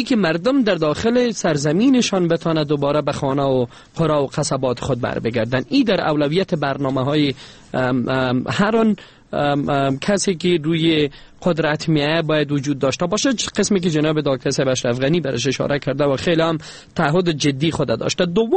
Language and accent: Persian; Afghanistan; به عنوان یک افغان